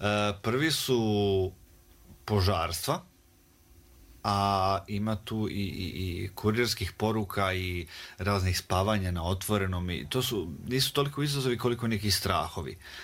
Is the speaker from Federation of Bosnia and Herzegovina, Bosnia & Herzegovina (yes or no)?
no; Banja Luka, Republika Srpska, Bosnia & Herzegovina; ja sam izviđač iz Banja Luke.